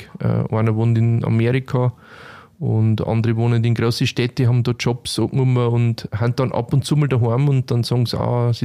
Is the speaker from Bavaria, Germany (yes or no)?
yes; Bavaria, Germany; accent: Upper Palatinate dialect; Ja, also ich bin in erster Linie eigentlich ein Weitler, weil ich komme aus dem nördlichen Bayerischen Wald. Aber ich darf mich eher als Europäer bezeichnen mit einem Oberpfälzer Dialekt.